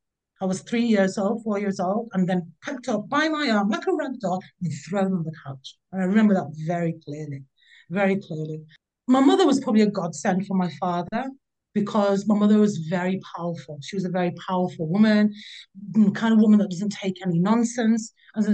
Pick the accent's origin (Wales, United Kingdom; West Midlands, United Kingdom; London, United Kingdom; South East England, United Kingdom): West Midlands, United Kingdom; Birmingham; born there; My parents are both from Northern India. They're from the Punjab. And I was born in Birmingham in the UK.